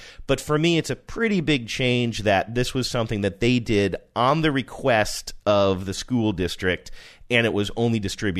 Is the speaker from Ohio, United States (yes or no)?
yes; Valley City, Ohio, United States; I went to a small-town family doc when I was growing up in Valley City, Ohio.